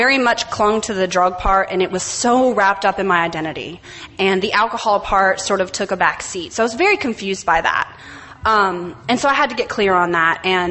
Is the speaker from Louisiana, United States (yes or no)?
yes; New Orleans, Louisiana, United States; Hi, I'm from New Orleans. Area 27, Louisiana.